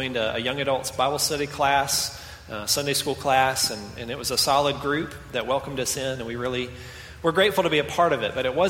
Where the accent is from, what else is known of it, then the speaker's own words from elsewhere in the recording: Columbus, Georgia, United States; I am from Columbus, and so I was already had already been deeply involved in two other churches before I left for school.